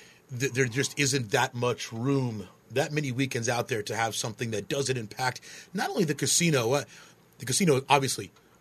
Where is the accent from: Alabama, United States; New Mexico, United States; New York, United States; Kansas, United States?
New York, United States; now in Las Vegas, United States; Born and raised in New York.